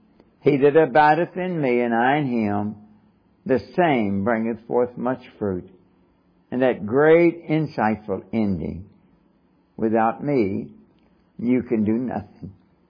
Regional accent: Kentucky, United States; when I was a boy growing up in Kentucky, I started listening to Kentucky basketball games early.

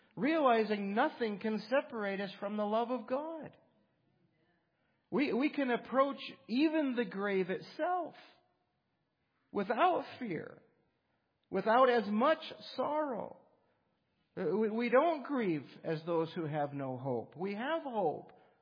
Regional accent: Washington, United States; You know, I grew up, some of you know, I grew up in Western Washington.

